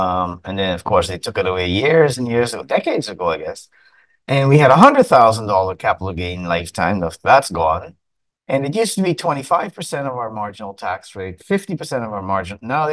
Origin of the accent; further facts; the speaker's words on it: Montreal, Quebec, Canada; I remember growing up in Montreal